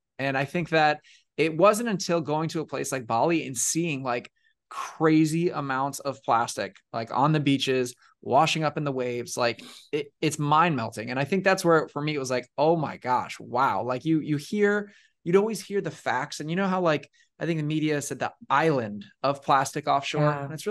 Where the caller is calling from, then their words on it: Boca Raton, Florida, United States; So I'm tuning in from Boca Raton in Florida.